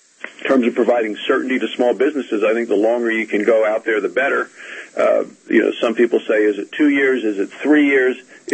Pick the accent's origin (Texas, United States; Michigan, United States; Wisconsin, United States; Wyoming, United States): Wyoming, United States; Casper; I'm from Casper, Wyoming.